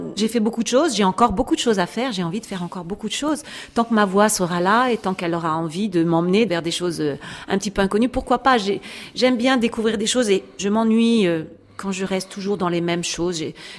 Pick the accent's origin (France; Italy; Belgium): France; je suis française